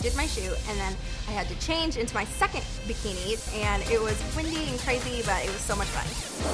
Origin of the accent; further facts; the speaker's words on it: Kansas City, Missouri, United States; I am from Kansas City, Missouri, and this is my first year as a St. Louis Rams cheerleader.